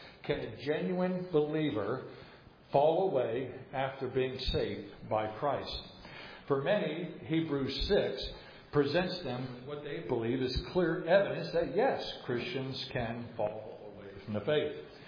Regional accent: New Jersey, United States; Folks, I'm from New Jersey. I have never been called brilliant.

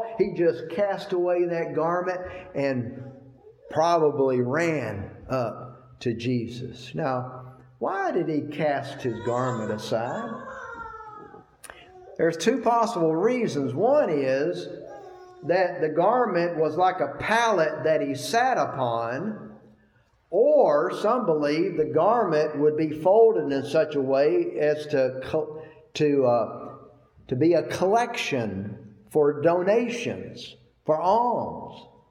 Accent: Georgia, United States

